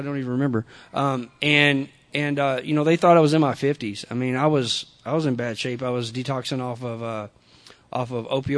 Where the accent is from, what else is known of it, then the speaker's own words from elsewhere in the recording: Texas, United States; I'm from a really prehistoric part of Southeast Texas. I'm Cajun